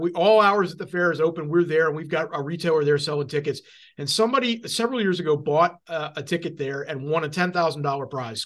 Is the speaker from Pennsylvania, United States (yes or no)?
yes; Pittsburgh, Pennsylvania, United States; And when you're an impressionable young kid, growing up in the Pittsburgh suburbs, it kind of changes you.